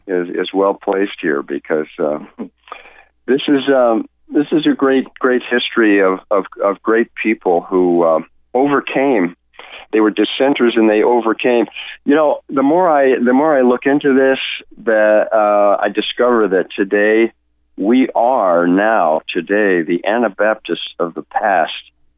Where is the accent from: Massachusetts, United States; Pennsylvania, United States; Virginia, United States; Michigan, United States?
Virginia, United States; especially here in the Northeast and even a little bit further south, Virginia even. My home state is even affected by this.